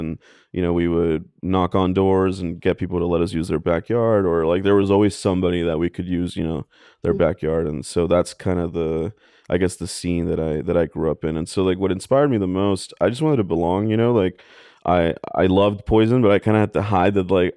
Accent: Long Beach, California, United States; And in LA, like, I grew up in Long Beach, so like LA, East LA got kids, and Long Beach kids would sometimes like intermingle at shows.

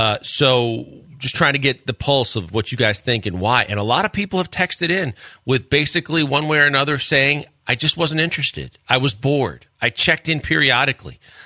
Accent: Wisconsin, United States; I think football is more dominant in Texas and popular than I would say even in my home state of Wisconsin

